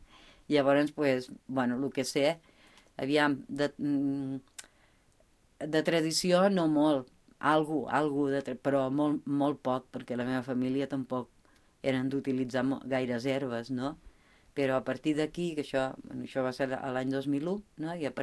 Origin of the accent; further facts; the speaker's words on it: Farrera, Catalonia, Spain; sóc de Casa Maria, de Farrera.